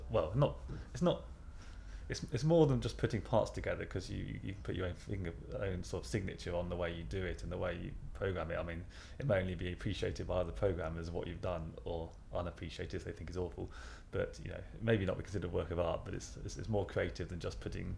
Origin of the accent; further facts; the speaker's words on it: London, United Kingdom; moved away as an adult; now in Cardiff, United Kingdom; I originally came from just outside London, so near Heathrow Airport, but I now have a Welsh passport.